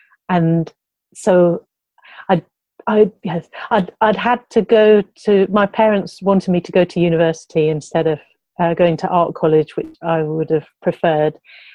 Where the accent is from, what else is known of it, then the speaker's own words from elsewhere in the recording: South West England, United Kingdom; I grew up in Somerset in the southwest of England.